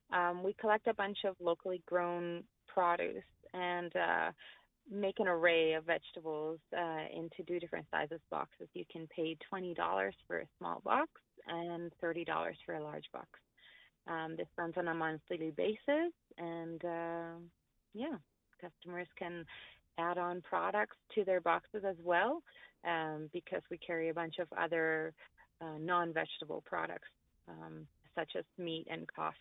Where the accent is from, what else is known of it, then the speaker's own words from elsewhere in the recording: Barcelona, Catalonia, Spain; English is a second language; now in Prince George, Canada; I'm originally from Barcelona. I moved to Prince George a few years ago